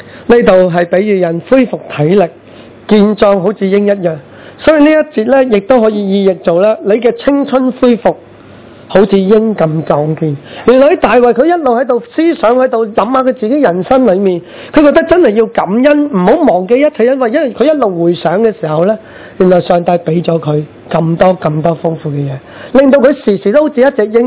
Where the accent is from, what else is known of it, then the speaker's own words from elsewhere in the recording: China; 所以我们中国人其实都强调呢，好像要感恩